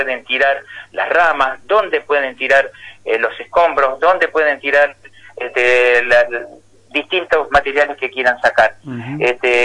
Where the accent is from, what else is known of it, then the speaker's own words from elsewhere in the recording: Saldungaray, Buenos Aires Province, Argentina; nosotros orgullosos estamos de decir que somos de Saldungaray.